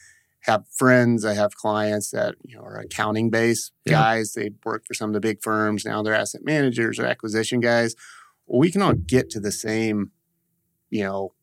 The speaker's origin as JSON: {"language": "English", "town": "Longview", "region": "Texas", "country": "United States", "tie": "born or raised there", "said": "So I am from East Texas. Grew up in Longview."}